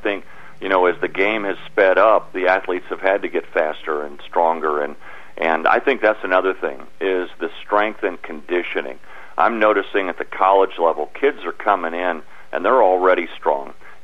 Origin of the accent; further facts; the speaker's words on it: Detroit, Michigan, United States; I wanted to tell a story of, you know, the humble beginnings of growing up in Detroit and all of that.